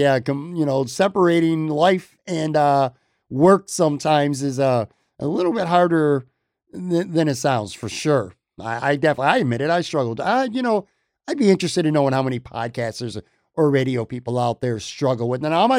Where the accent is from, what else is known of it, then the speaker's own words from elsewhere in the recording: New York, United States; now in Tampa, United States; I know I literally live right outside of Tampa. I don't care. I'm a New Yorker.